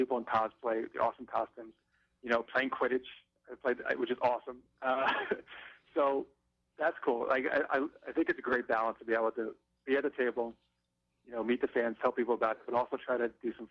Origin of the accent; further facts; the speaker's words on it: New York, United States; since New York State is my hometown, that's still the one I really love going to.